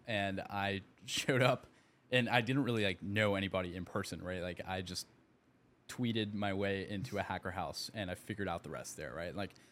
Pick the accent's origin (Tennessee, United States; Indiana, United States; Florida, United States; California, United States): Florida, United States; Gainesville; also born or lived in Argentina; So I was born in Argentina. I was about a year old when we moved to the States. My dad had like gotten this offer from University of Florida